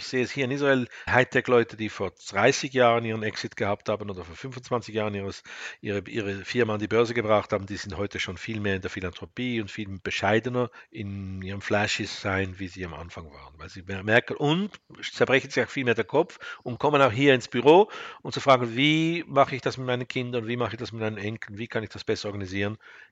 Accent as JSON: {"language": "German", "region": "Zurich", "country": "Switzerland", "said": "ich komme aus Zürich."}